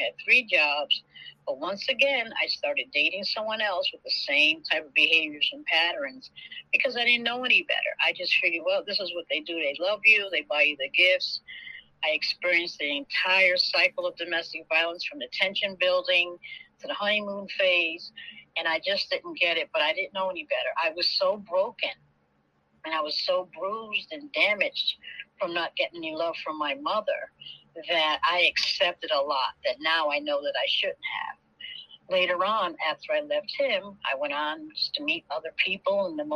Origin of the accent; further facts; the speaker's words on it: New Haven, Connecticut, United States; moved away; also born or lived in Atlanta; I'm from New Haven, and I left here and went to Atlanta in 1985 thinking I'd have a better life.